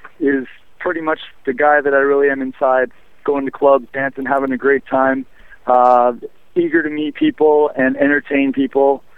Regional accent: St. Catharines, Ontario, Canada; Yeah, absolutely. I'm from St. Catharines, Ontario, originally

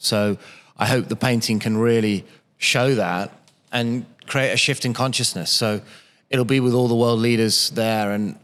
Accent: United Kingdom; I think it's because I'm a British artist

